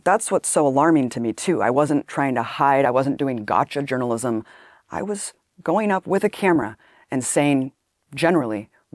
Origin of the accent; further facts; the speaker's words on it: United States; are you Arab? Are you Arab? And I'm like, what? I'm an American.